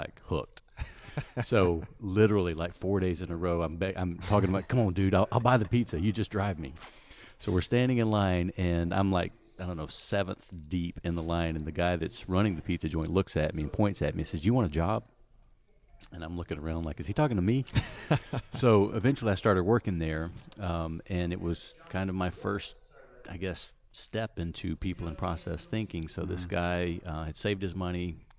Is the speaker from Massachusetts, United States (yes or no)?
no; Alabama, United States; also born or lived in North Carolina / South Carolina / Athens, Georgia; Grew up originally in Alabama, and then I moved a couple of years to North Carolina, a couple of years to South Carolina, and then Athens, Georgia.